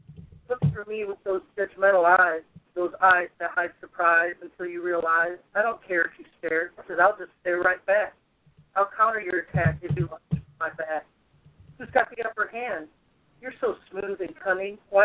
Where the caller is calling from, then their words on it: Limestone, Tennessee, United States; I'm calling from Limestone, Tennessee.